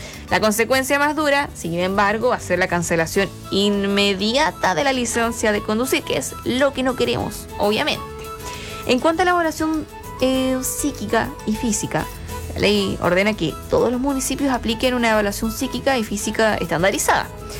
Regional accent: Chile; como buen chileno, uno va a última hora a veces a hacer las cosas

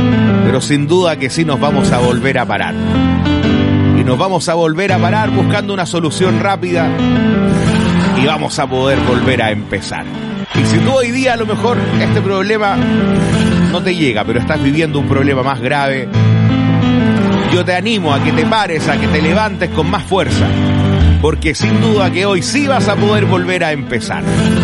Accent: Chile; para nosotros como el pueblo, para nosotros como chilenos, esto no es nuevo.

